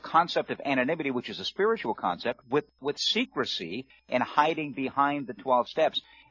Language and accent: English; Rhode Island, United States; Congressman Patrick Kennedy from my home state of Rhode Island.